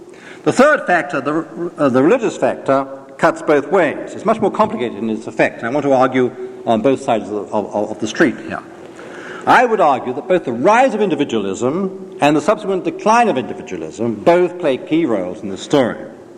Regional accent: England, United Kingdom; now in United States; I, as an Englishman, first came to America in 1942.

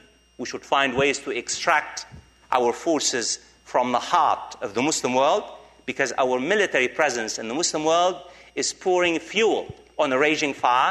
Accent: United States; I'm talking as an American, it means we in the United States must maintain a distance

